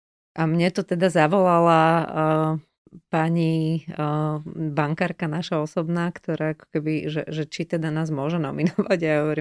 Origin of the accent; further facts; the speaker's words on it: Stará Turá, Trenčín Region, Slovakia; now in Modra, Slovakia; ja žijem v Modre, som zo Starej Turej